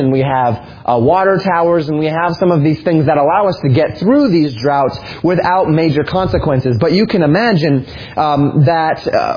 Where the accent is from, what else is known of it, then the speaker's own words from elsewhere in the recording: Colorado, United States; Where I grew up in Colorado, there was many a year where we talk about that we're in a drought season.